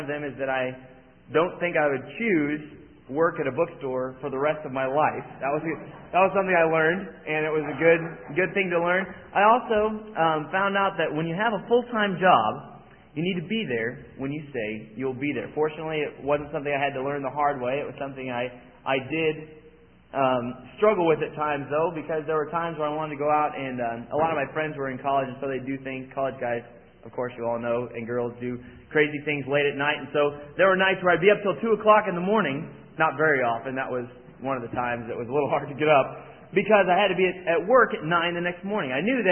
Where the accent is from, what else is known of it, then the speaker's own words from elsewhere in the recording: Manhattan, Kansas, United States; I grew up in Manhattan, Kansas. I was homeschooled, I guess